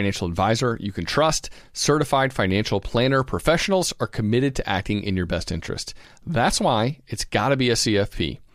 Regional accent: the South, United States; As a Southerner, it doesn't sound appealing.

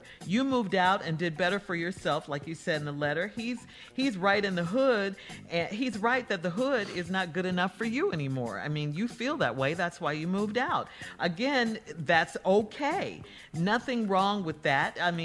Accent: Central African Republic; Carla's from Ghana. I'm from Central African Republic.

